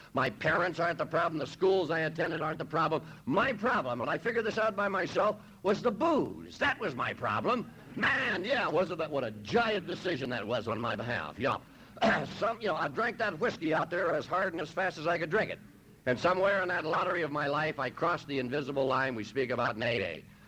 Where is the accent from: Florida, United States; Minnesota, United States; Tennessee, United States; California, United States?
California, United States; Los Angeles; the fact I'm born and raised in L.A., and anybody born and raised in East L.A., he's got to be hacked up one way or another